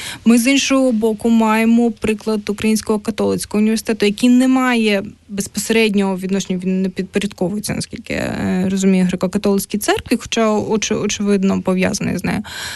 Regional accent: Lviv, Lviv Oblast, Ukraine; я виросла у Львові

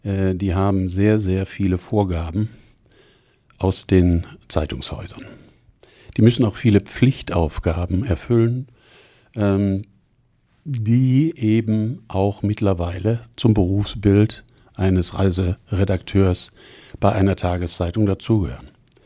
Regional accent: Solingen, North Rhine-Westphalia, Germany; Solingen. Und mit meinem Hund bin ich also sehr oft unterwegs und erkunde jetzt auch mehr und mehr meine Heimat.

